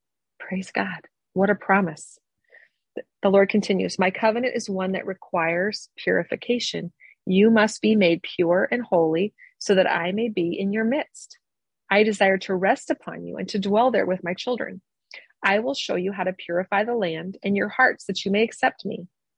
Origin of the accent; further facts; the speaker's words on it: Iowa, United States; now in Omaha, United States; I live in Omaha, Nebraska today. I've lived there for the last, 14 years, but I was raised in Iowa. So I feel like I'm from Iowa, like I'm an Iowan, but I live in Nebraska.